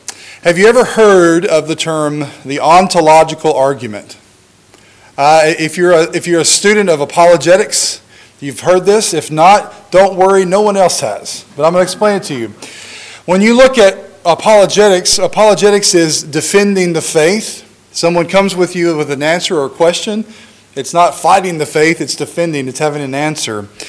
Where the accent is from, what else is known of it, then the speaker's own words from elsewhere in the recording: United States; I am an American, and so sometimes I say the wrong words.